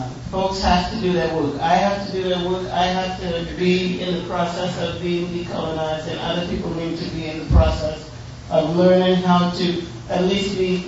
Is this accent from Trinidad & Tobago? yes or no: yes; Trinidad & Tobago; because I'm speaking as a Trinidadian, which is what I am.